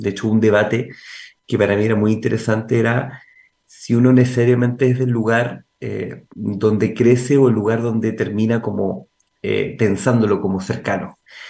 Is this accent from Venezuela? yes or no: no; Valdivia, Los Ríos, Chile; mi ciudad natal, que es Valdivia, Particularmente porque yo creo que nunca terminé de irme del todo.